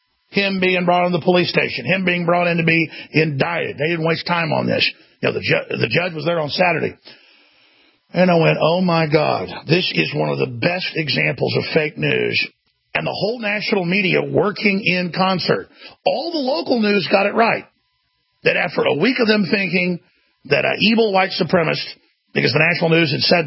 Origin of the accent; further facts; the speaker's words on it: Texas, United States; I'm a Texan. This happened close to where I live, happened in Houston.